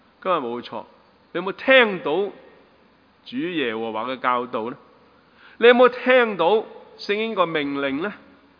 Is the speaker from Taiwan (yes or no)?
no; Guangdong, China; accent: Cantonese; 我们广东话我们说踩你的